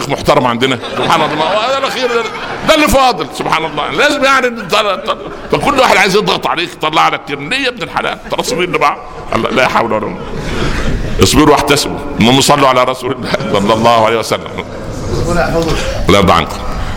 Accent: Egypt; وتعرف عندنا في مصر الضرائب ده جزء من الدخل

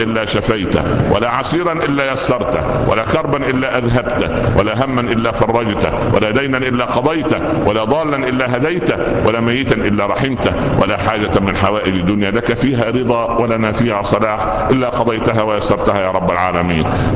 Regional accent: Upper Egypt, Egypt; قلت في قريتنا الصغيرة في الصعيد.

